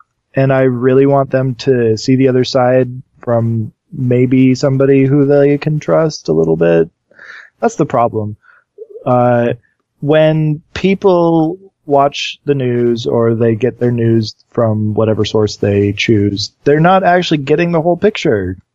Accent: Alaska, United States; I'm from Alaska originally, so I know what cold is, you know?

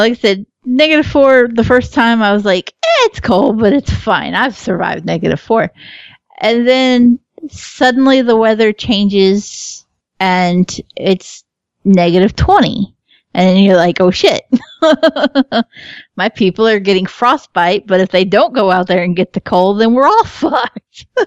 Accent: Kentucky, United States; I'm from Kentucky. We get to -4. I'm fine with that.

